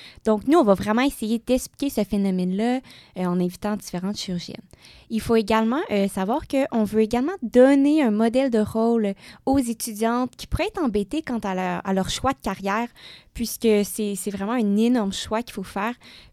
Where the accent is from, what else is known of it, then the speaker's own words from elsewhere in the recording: Quebec, Canada; au sein de l'association, je vais plus m'occuper du côté communication, puis je viens de l'Estrie.